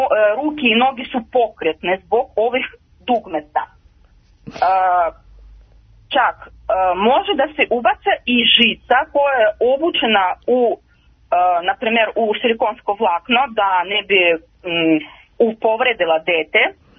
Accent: Russia; Serbian is a second language; Ja sam Ruskinja, a u Rusiji su postojali tri vrste lutaka.

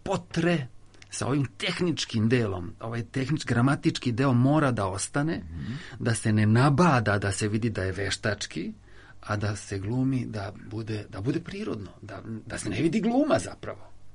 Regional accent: Belgrade, Serbia; born there; ja sam rođen u Beogradu.

